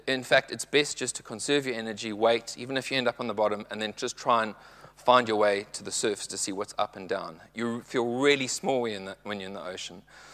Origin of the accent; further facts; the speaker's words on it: KwaZulu-Natal, South Africa; the place I grew up in South Africa. It's on the East Coast, probably most well known for the Anglo-Zulu War area, but it's a very tropical climate. The ocean's really warm.